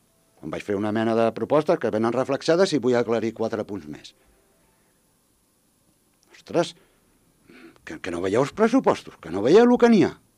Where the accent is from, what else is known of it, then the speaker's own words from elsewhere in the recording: Sant Feliu de Llobregat, Catalonia, Spain; Jo, que sóc de Sant Feliu de Llobregat, nascut allà, jo tindria al voltant de, no sé, 10, 11, 12 anys.